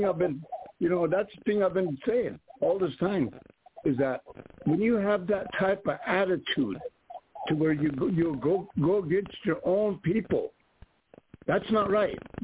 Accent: United States; We're Lakota. We're Indian. We're pitiful.

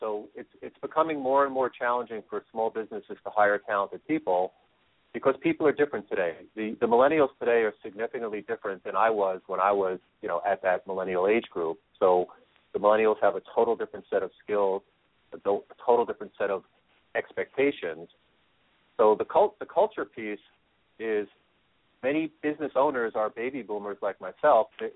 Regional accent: New York, United States; because I am originally from New York, and I thought you were going to congratulate me for having Brandon Marshall.

